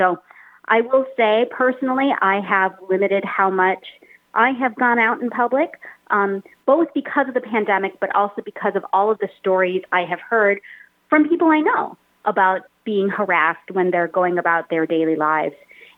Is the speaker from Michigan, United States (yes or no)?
yes; Saginaw, Michigan, United States; Yes, so I am Filipino American. I would also use the term Asian American to describe myself, and I'm a native Michigander, born and raised in Saginaw